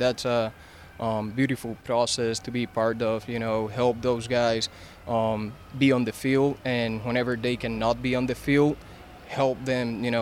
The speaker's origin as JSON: {"language": "English", "country": "Puerto Rico", "said": "I am from Puerto Rico. That's where I come from."}